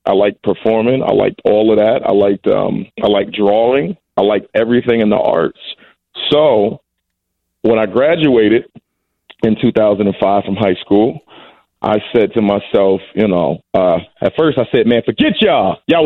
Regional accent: Chesapeake, Virginia, United States; I grew up in Chesapeake, Virginia.

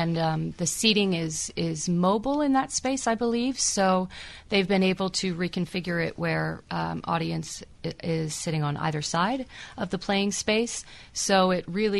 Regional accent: Kansas, United States; moved away as an adult; now in New York, United States; I'm originally from Kansas, and I've been in New York since 2000.

